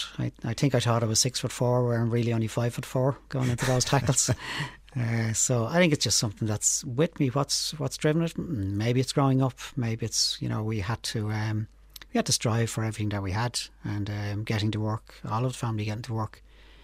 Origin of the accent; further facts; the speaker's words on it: Finglas, Leinster, Ireland; Yeah, we grew up in Finglas. I still live in Finglas, although I spent a lot of my time in Leitrim as well. But we grew up in a very working class area, very socially deprived area.